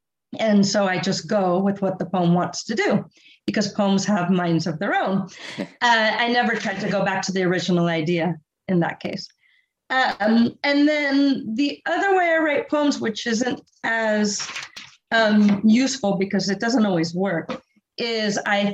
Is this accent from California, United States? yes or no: yes; Foster City, California, United States; Karen and I grew up in Foster City, California. We were next door neighbors for most of our life before we both went off to university